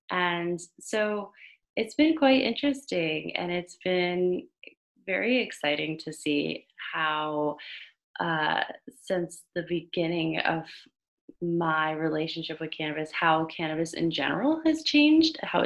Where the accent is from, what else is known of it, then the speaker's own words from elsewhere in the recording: Miami, Florida, United States; So growing up in Miami, I never really received much comprehensive sex education from school.